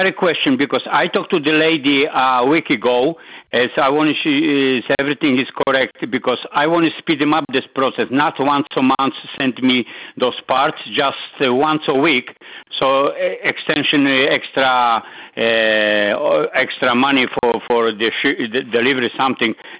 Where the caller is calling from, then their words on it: Scottsdale, Arizona, United States; I'm calling from Scottsdale, Arizona.